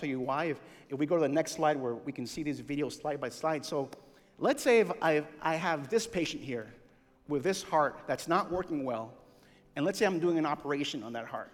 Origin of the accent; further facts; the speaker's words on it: Honduras; I come from Honduras, a very poor country.